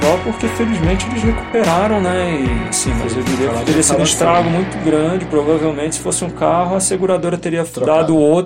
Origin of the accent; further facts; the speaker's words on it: Santos, São Paulo, Brazil